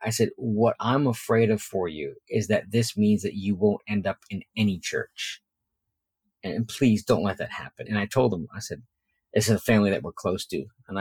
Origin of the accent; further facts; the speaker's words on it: Boston, Massachusetts, United States; I moved from Boston, went to Bible college in Tennessee, and I used to go around going, why is everyone so nice?